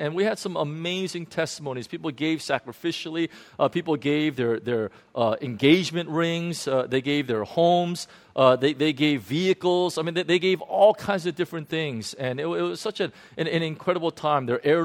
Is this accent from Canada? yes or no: no; United States; because I'm American, I was thinking 100,000 US dollars.